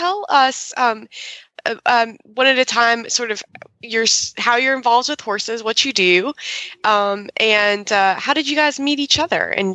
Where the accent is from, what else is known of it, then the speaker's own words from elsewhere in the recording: Tennessee, United States; We've got a gal from Tryon, and I'm coming from Tennessee, and I, as I told Glenn, I would not bet against a Southern broad